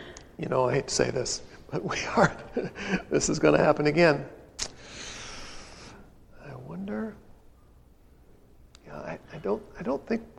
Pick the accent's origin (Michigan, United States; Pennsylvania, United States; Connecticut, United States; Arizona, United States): Michigan, United States; Grand Rapids; Growing up in the Midwest, something people do. And the church that I grew up in was really a good one. Grace Episcopal Church in Grand Rapids, Michigan.